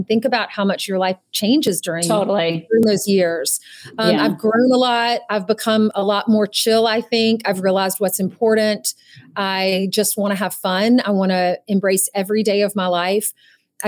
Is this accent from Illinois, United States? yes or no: no; South Carolina, United States; I grew up in South Carolina and wanted to be on, I would watch the Oscars and just cry.